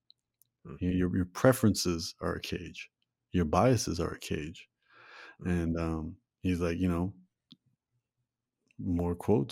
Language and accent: English; Toronto, Ontario, Canada; I'm from Toronto, the hockey team's the Maple Leafs.